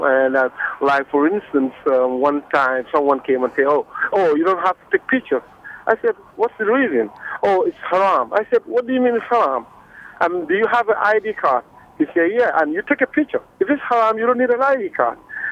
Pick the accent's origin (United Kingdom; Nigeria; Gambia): Gambia; English is a second language; now in Anchorage, United States; And I'm calling here from Anchorage, Alaska. And I'm just, I'm a Muslim, by the way, from the Gambia in Africa.